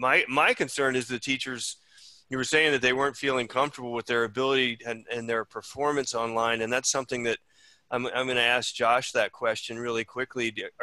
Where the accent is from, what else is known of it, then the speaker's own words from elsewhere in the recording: California, United States; from a number of mask, non-mask enthusiasts in my home state of California